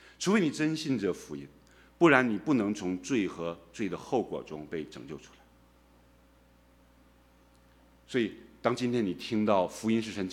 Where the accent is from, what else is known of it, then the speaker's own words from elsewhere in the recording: China; 所以这里的希腊人就代表所有的非犹太人，也包括我们中国人，都是这样的非犹太人。